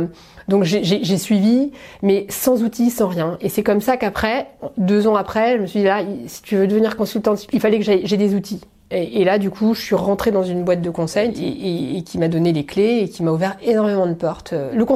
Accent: Paris, Île-de-France, France; Alors moi j'ai grandi à Paris, j'ai fait toute ma scolarité à Paris, j'étais l'aînée d'une famille de 4 enfants.

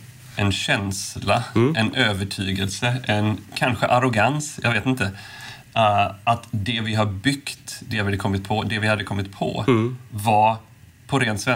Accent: Oskarshamn, Kalmar County, Sweden; huvudkontor i Oskarshamn, där jag är uppvuxen. Eller till och med utanför Oskarshamn, Påskallavik

